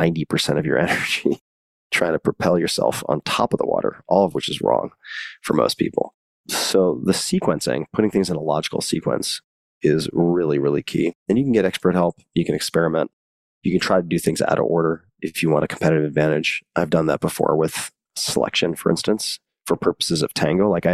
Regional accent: New York, United States; And I grew up on Long Island, keep in mind.

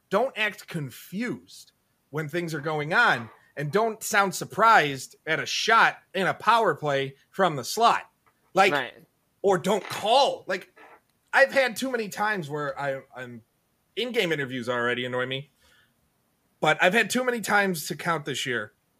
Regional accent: Buffalo, New York, United States; Like, well, I grew up in Buffalo.

